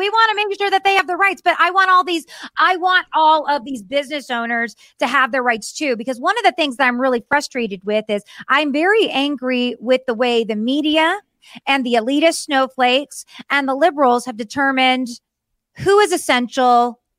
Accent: Danville, California, United States; In my hometown of Danville, California, there are so many restaurants that are just defying the system and they're staying open

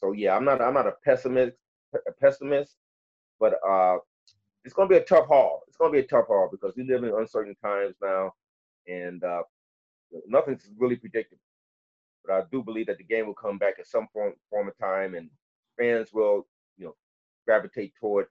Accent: Gary, Indiana, United States; I guess growing up in Gary, Indiana, you know, the Cubs were on our local TV.

